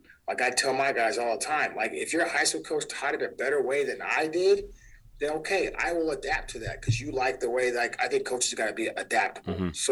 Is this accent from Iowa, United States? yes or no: no; Sacramento, California, United States; I'm thankful that I grew up on the South Side. I'm thankful because Sacramento shaped me who I am.